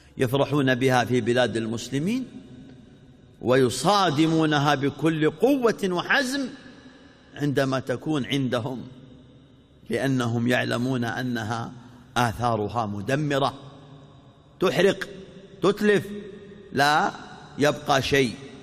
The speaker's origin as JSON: {"language": "Arabic", "country": "Saudi Arabia", "said": "في بلادنا المملكة العربية السعودية، ونحن من شمالها إلى جنوبها ومن شرقها إلى غربها جماعة واحدة، جماعة واحدة، كبارها صغارها ذكورها إناثها أغنياءها فقراءها، كلنا من هذا البلد."}